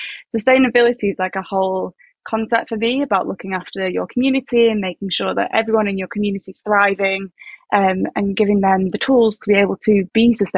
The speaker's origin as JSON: {"language": "English", "country": "Austria", "also_born_or_lived": "United Kingdom", "said": "I come from two different cultures. So I'm Austrian and I'm British."}